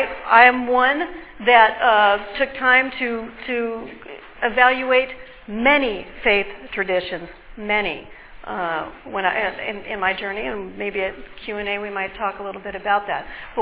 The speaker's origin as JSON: {"language": "English", "town": "Alhambra", "region": "California", "country": "United States", "tie": "born or raised there", "said": "when I grew up here in Alhambra, it was a predominantly, Latino neighborhood. I had only one white friend when I was growing up here"}